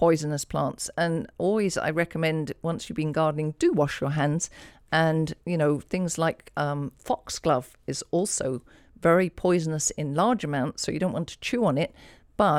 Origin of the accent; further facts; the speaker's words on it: England, United Kingdom; the first time I saw a Venus flytrap was in the wild when I was growing up in England